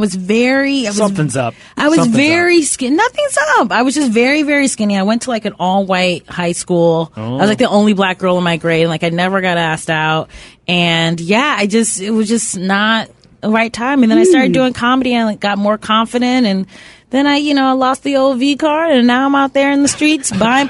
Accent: Cleveland, Ohio, United States; Yeah, so I'm from Cleveland. All my family's back there.

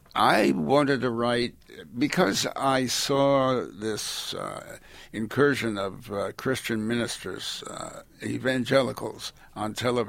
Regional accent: United States; in my view as an American, understanding the Constitution

